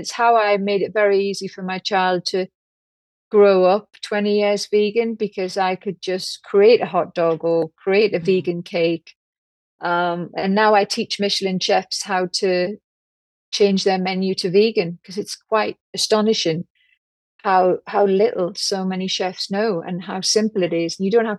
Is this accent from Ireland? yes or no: no; North East England, United Kingdom; Now, I'm a Geordie, as if you hadn't worked that out by now. And I was brought up on sausage and mash